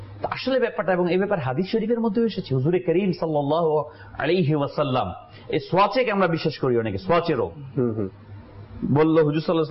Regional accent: Munshiganj, Dhaka Division, Bangladesh; এক সময় আমাদের বাড়ি বিক্রমপুর মুন্সিগঞ্জ, সেখানে অমুসলিম হিন্দু অধ্যুষিত ছিল

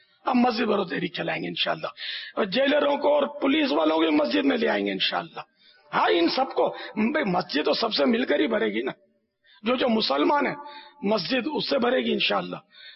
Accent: Pakistan; تو یہ پاکستان، یہ میرا وطن ہے، مجھے اس سے محبت ہے، یہ فطری بات ہے کہ ہمارا وطن پاکستان ہے

